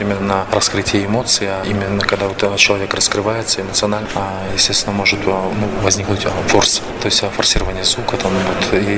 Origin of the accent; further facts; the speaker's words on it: Buryatia, Russia; я сам из Бурятии, вот, и Бурятия, ну, вот монгольская кровь, я скажу, что во мне есть.